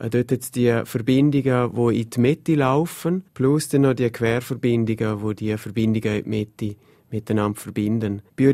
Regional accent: Liechtenstein; wo wir auch als Liechtensteiner einen grossen Einfluss haben mit unserem Konsum

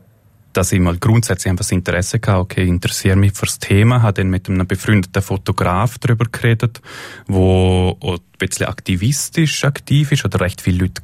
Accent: Eschen, Liechtenstein; Ich bin in Eschen aufgewachsen, habe 18 Jahre hier gewohnt.

